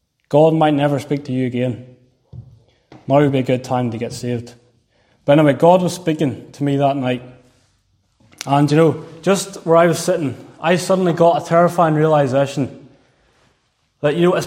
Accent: Ballymena, Northern Ireland, United Kingdom; Back where I grew up in Ballymena

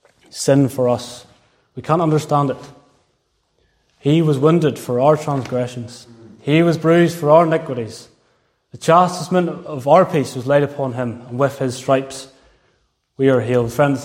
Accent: Ballymena, Northern Ireland, United Kingdom; Back where I grew up in Ballymena

